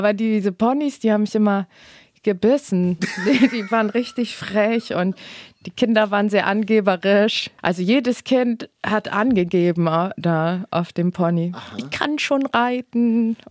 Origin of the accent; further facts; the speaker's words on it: Hamburg, Germany; Ich wohne auch in Barmbek. Also aufgewachsen in Alsterdorf und dann meine erste Wohnung war in Barmbek. Dann habe ich in Wilhelmsburg und dann so mittendrin in St. Pauli und in Altona.